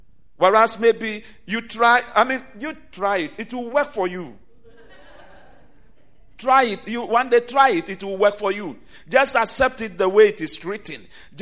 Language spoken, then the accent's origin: English; Ghana; now in United States; One thing with where I am coming from Ghana, what I like from them is that we just take the simple word the way it is written and we act on it.